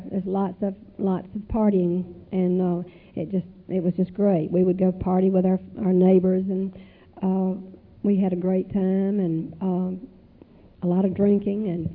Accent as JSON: {"language": "English", "town": "Greer", "region": "South Carolina", "country": "United States", "tie": "born or raised there", "said": "I grew up in Greer, South Carolina. Everybody was a Democrat, or at least my father was a Democrat."}